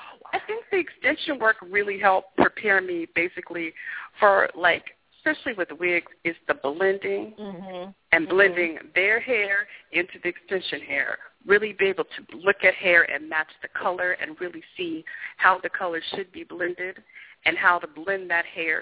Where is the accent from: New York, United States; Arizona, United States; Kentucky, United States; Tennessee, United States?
Arizona, United States; Tempe; moved away as an adult; now in Los Angeles, United States; I'm from Tempe, Arizona. Yes, Tempe, Arizona. There are black people in Tempe, Arizona. My family's there. So I grew up in Tempe in suburbia.